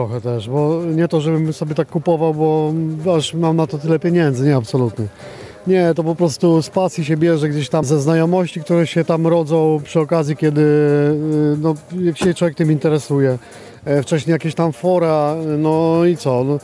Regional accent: Kraśnik, Lublin Voivodeship, Poland; jestem z Kraśnika, z województwa lubelskiego. Niedaleko tutaj, prawda?

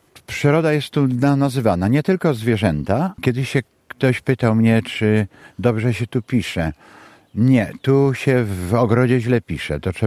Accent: Przeworsk, Subcarpathian Voivodeship, Poland; Bo ja pochodzę z Przeworska, z ulicy Kościelnej.

